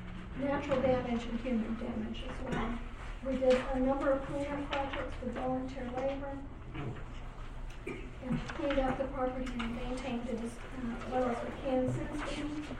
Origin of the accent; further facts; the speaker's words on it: Muskogee, Oklahoma, United States; As Joyce said, I'm from Muskogee.